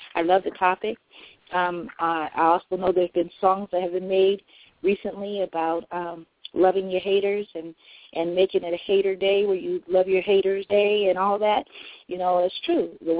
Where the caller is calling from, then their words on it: San Bernardino, California, United States; I'm calling from San Bernardino.